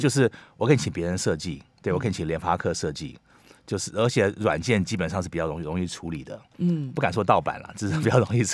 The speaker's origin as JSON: {"language": "Chinese", "country": "Taiwan", "said": "我们台湾人做，他们什么都可以做"}